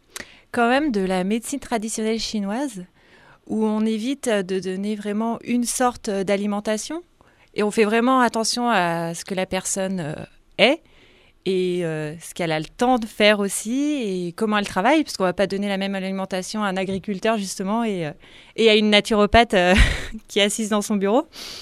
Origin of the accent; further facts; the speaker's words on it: Auvergne-Rhône-Alpes, France; Alors, je viens de Savoie.